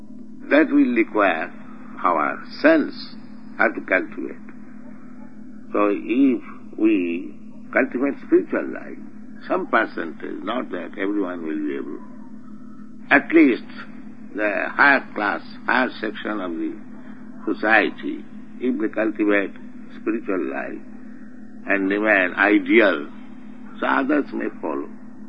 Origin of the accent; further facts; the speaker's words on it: India; Therefore, I am an Indian, poor Indian.